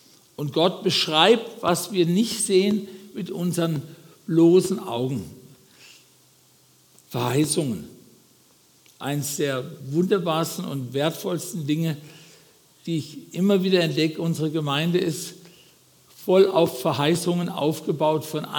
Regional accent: Heitersheim, Baden-Württemberg, Germany; In Heidersheim gibt es eine evangelische Kirche, ich komme ursprünglich aus Heidersheim.

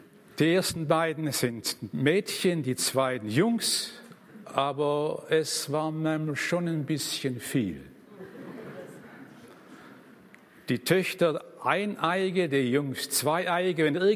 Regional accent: Schönaich, Baden-Württemberg, Germany; Ich bin aufgewachsen in Schöneich bei Böblingen, Großraum Stuttgart, dort auch zur Schule gegangen, habe meine Lehre gemacht

